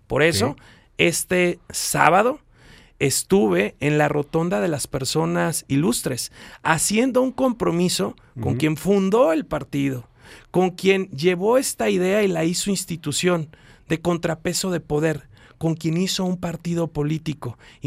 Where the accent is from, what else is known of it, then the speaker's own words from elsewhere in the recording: Zamora, Michoacán, Mexico; a los 11 años ya estaba en el primer meeting con Maquío en Zamora, Michoacán, de donde soy originario.